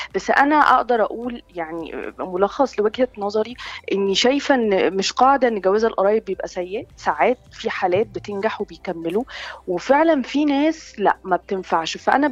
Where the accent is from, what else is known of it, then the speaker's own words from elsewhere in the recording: Egypt; إحنا كلنا ناقصنا كلنا كمصريين أو كعرب إن فكرة اللمة